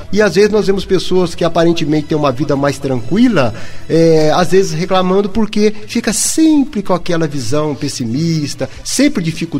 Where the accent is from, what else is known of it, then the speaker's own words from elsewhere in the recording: Minas Gerais, Brazil; now in Santo André, Brazil; eu vim lá de Minas Gerais, será que eu estou aqui por acaso?